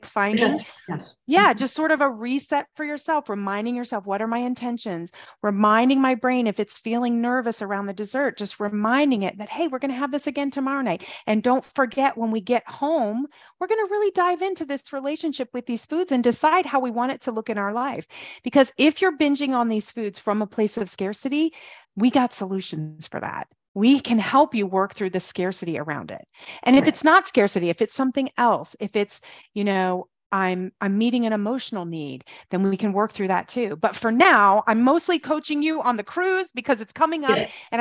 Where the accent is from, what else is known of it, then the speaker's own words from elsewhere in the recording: Midwest, United States; I say I'm from the Midwest, but I graduated high school in the Midwest